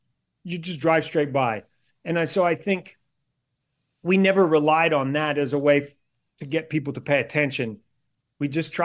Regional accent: New Zealand; there was an issue with my accent. Being a New Zealander, it was a bit of a problem back then. In those days, you didn't have a lot of foreign accents, and my accent was kind of mixed up.

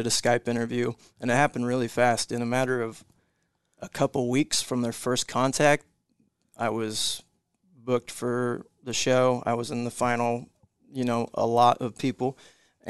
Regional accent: Bedford, Iowa, United States; also born or lived in Kansas / Colorado; Moved around a little bit, but kind of settled in Southwest Iowa, Bedford, Iowa, small town, about maybe 1,200 people. So that was kind of my upbringing. Like I said, bounced around a little growing up, Kansas, Colorado.

